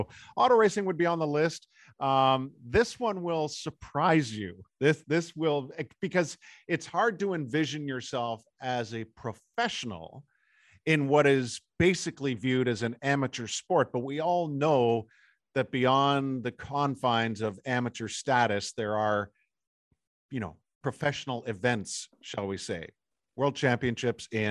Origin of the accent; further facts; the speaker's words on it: Whitby, Ontario, Canada; Whitby, you know, where I grew up in Ontario